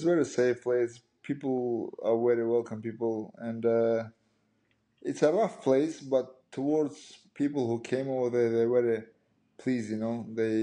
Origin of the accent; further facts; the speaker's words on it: Dagestan, Russia; English is a second language; We grew up together back in Dagestan as well, and we all stayed together as well in Thailand in one apartment.